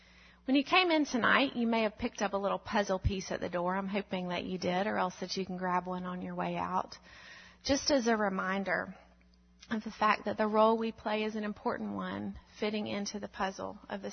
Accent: Enterprise, United States; I'm originally from Enterprise.

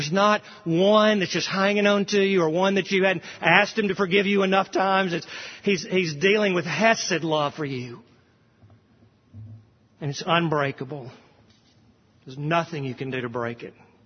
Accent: the South, United States; I'm a Southerner as deep as any of you

